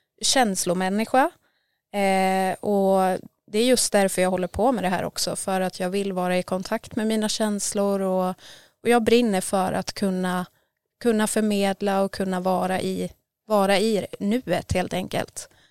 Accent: Sandviken, Gävleborg County, Sweden; also born or lived in Borlänge; now in Gothenburg, Sweden; Ja, jag är uppväxt i Sandviken. Men jag har bott i Borlänge de senaste åren. Så att jag flyttade till Göteborg i februari i år.

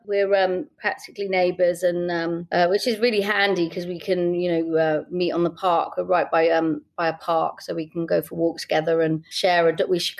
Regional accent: London, United Kingdom; I was from Camden

